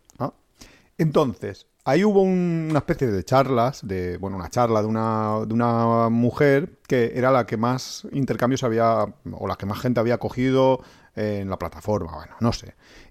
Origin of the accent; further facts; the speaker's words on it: Spain; Siendo español, incluso se disfruta a veces más viajando dentro de España.